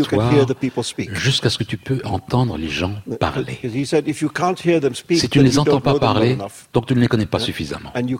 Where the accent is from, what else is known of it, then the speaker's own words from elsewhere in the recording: Mumbai, Maharashtra, India; après les attaques terroristes à Bombay, c'est ma ville natale.